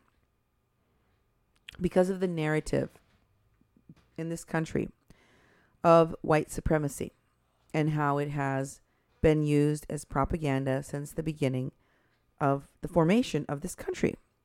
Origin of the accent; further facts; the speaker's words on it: Iowa, United States; I'm from Iowa, but I never heard of this person.